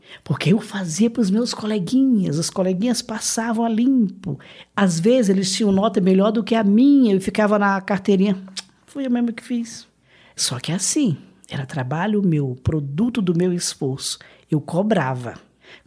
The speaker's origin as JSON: {"language": "Portuguese", "region": "Ceará", "country": "Brazil", "moved": "as an adult", "said": "Casei, vim do Ceará pra cá, tá comigo há 49 anos."}